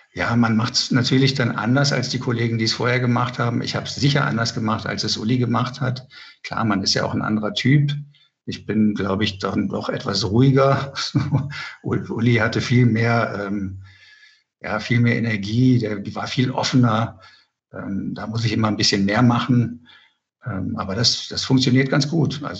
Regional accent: Cologne, North Rhine-Westphalia, Germany; now in Berlin, Germany; Ich stamme ja eigentlich aus Köln und bin dann erst später nach Berlin gekommen.

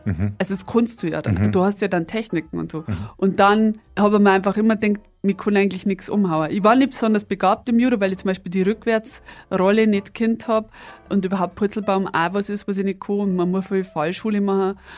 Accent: Eichhofen, Bavaria, Germany; wir haben so ein ganz kleines Dorf gehabt, das natürlich gewachsen ist. Hin und wieder mal ein Haus, nie eine Siedlung oder so. Mhm. Also es ist echt nur ein schönes Dorf, wie so ein nahes Erholungsgebiet von Regensburg, Viertelstunde weg.

